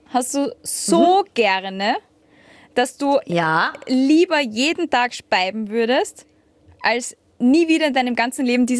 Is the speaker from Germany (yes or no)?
no; Salzburg, Austria; Salzburg, weil es meine Heimat ist und weil ganz viele liebe Menschen und meine Familie dort.